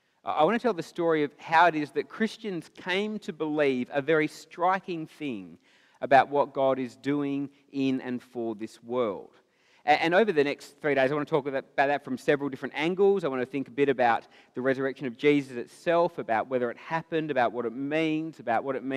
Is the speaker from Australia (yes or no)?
yes; Perth, Western Australia, Australia; now in Sydney, Australia; So I'm from Perth, and I did live in Sydney for 4 years about 10 years ago